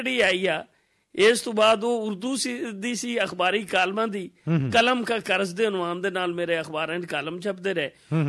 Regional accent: Iqbal Nagar, Punjab, Pakistan; ਮੇਰੀ ਪੈਦਾਇਸ਼ ਹੈ ਜੀ 1 December 1966 ਦੀ, ਇਕਬਾਲ ਨਗਰ ਦੇ ਪਿੰਡ ਹੈ 1414 ਇਕਬਾਲ ਨਗਰ ਦੇ ਨਾਲ, ਜ਼ਿਲ੍ਹਾ ਮਿੰਡਕੁਮਰੀ ਸਾਹੀਵਾਲ, ਉੱਥੋਂ ਦਾ ਮੇਰਾ ਜੰਮਪਲ ਹੈ ਜੀ।

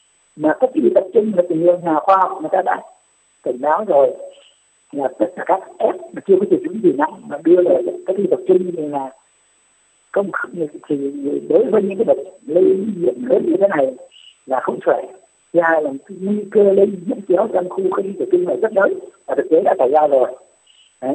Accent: Quang Ngai, Vietnam; Quảng Ngãi là quê của tôi đấy.

